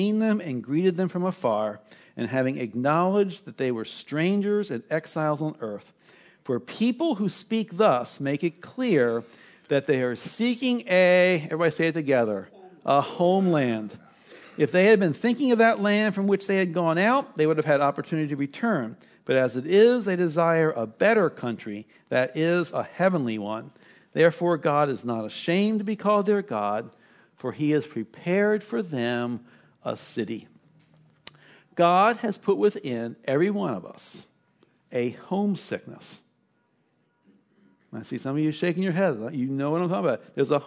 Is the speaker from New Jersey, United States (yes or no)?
no; Columbia, Maryland, United States; When I was growing up in Maryland, it's still there, but it was a brand new city called Columbia, Maryland, which was special because it was a planned city.